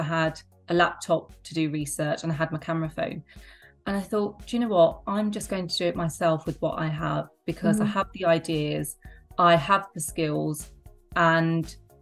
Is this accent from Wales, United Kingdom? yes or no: no; East of England, United Kingdom; I grew up in Essex, where I still live, in a loving family